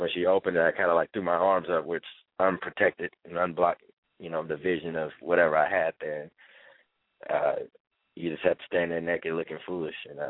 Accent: Kansas City, Missouri, United States; Everybody calls me … the only hat I wear. I'm from Kansas City.

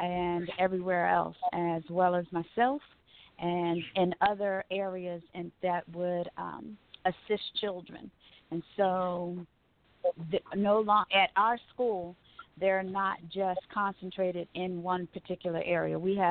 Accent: Freehold, New Jersey, United States; also born or lived in Massachusetts / Virginia; I'm originally from the New Jersey area. And I lived in Freehold, New Jersey, which is Central Jersey.

